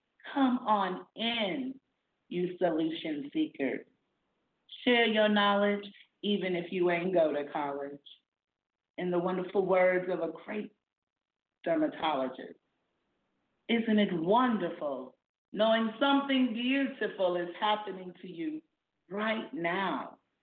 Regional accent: the South, United States; And, you know, I am from the South. One of our Southern traditions is when someone wanted to say something to the world, we usually ask the ancestors or the elders for permission to speak.

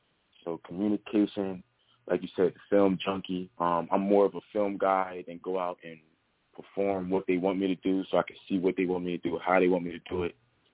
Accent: New Jersey, United States; we're both from Jersey.

